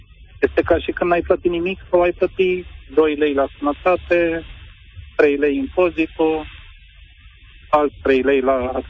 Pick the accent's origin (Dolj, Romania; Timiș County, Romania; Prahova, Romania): Prahova, Romania; Ploiești; sunt din Ploiești.